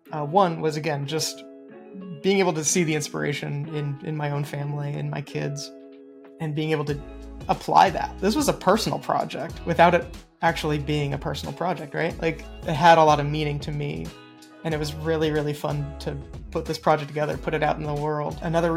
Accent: Ohio, United States; And I'm from Ohio, so I decided to move a little bit closer to family

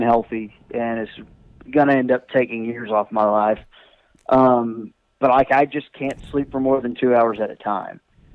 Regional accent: Olney, Texas, United States; I grew up in Olney, but Graham was kind of the local station.

